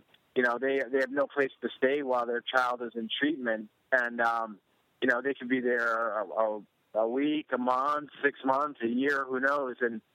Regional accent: Plymouth, Massachusetts, United States; I'm from Plymouth, Massachusetts

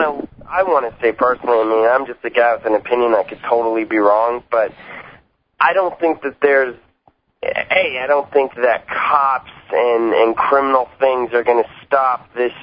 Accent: Calgary, Alberta, Canada; I'm from Calgary, Alberta. I'm from Canada, and if anyone knows, it's just a really it's not a small city

